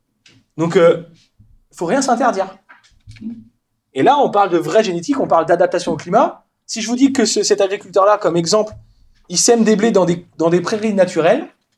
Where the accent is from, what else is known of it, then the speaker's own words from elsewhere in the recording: Nouvelle-Aquitaine, France; moi je viens de Poitou-Charentes, il y a 25 ans ça existait, on n'en voyait pas, c'était réservé au sud de la France.